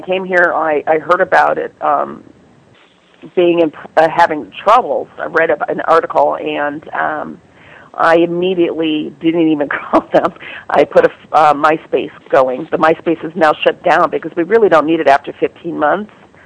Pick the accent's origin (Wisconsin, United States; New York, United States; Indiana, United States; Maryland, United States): Wisconsin, United States; I'm from Wisconsin, so I hear a lot about the Native American aspect